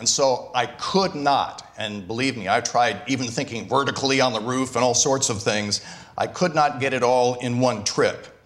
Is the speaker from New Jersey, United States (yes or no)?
yes; New Jersey, United States; we were going to go back up to my home state of New Jersey, my home church.